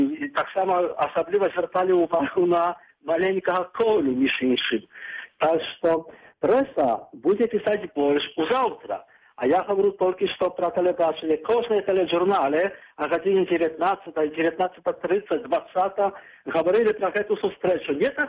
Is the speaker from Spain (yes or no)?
no; Belarus; І я завжди там представлявся не як українець, а завжди як білорус.